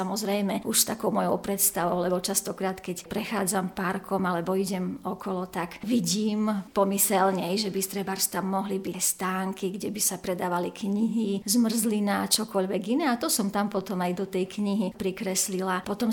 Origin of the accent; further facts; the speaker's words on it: Levoča, Prešov Region, Slovakia; Levoča nie je síce moje rodné mesto, ale v Levoči v podstate žijem od malička a Levoča je krásne mesto, rozprávkové.